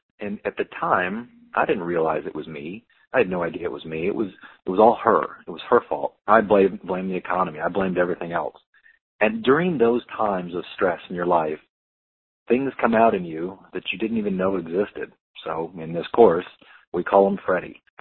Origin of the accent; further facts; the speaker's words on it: College Station, Texas, United States; I'm from College Station, Texas.